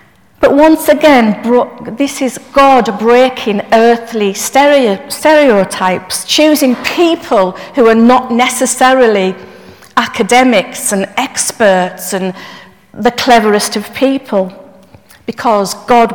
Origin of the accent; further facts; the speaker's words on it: North West England, United Kingdom; as a northerner, we do get comments about our accents. I'm quite often asked if I'm a Geordie, which I'm not, born and bred in Cumbria.